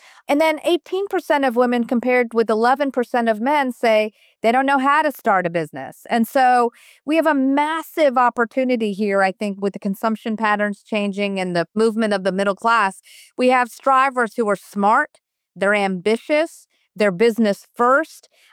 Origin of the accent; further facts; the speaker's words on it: Virginia, United States; when I think of middle class, because I grew up in Virginia, I think about 2-car garage and a house and a neighbor on a cul-de-sac.